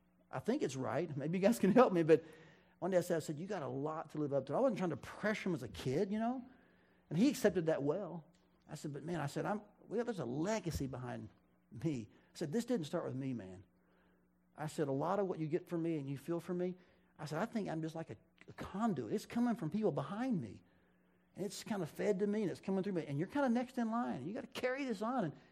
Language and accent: English; Chattanooga, Tennessee, United States; And I grew up in Chattanooga, and I went to school at Tennessee Temple.